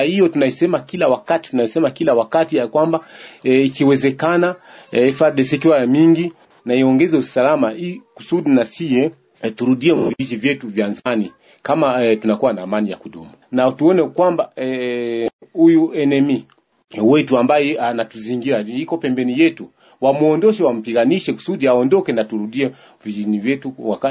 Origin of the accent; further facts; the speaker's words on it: Bijombo, South Kivu, DR Congo; Mimi peke natokea hapa Bijombo na njoo kwa nini nilizaliwa.